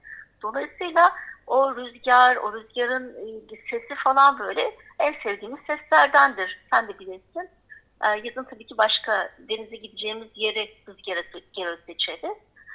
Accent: Bozcaada, Çanakkale, Turkey; born there; Bolca'da doğumluyum, Bolca'da doğdum. Bolca'nın doğası, yaşam tarzı, bana verdiği ilham, masumiyet, çocukluk hepsi aslında o ada fikrinin içinde var.

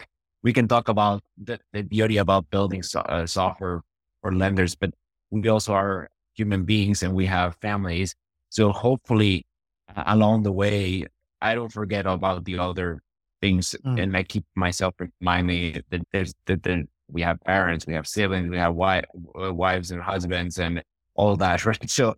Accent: Bolivia; I mean, in going back to growing up in Bolivia, right? Like, I grew up in an environment in which financial institutions were pretty fragile.

